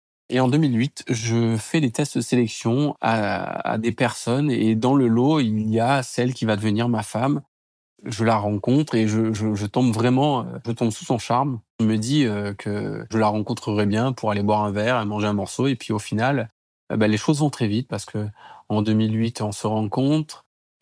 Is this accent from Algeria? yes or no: no; Mauritius; now in France; J'ai la nationalité mauricienne. Sportivement, d'ailleurs, je suis mauricien parce que j'ai représenté l'île Maurice à plusieurs reprises. Administrativement, je suis français